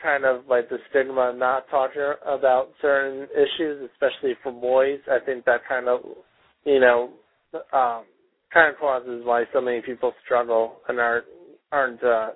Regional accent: Albany, New York, United States; I grew up in Albany, New York.

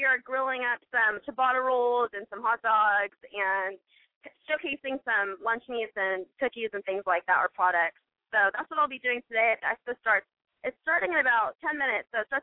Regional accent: Turlock, California, United States; I'm from the Central Valley. I'm from Turlock, pretty close. I heard you were talking to someone in Tracy, so it's pretty close to Tracy, yep. And so born and raised in Turlock

